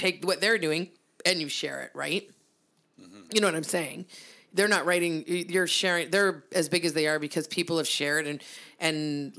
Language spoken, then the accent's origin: English; Brantford, Ontario, Canada; we're two chicks from Brantford, Ontario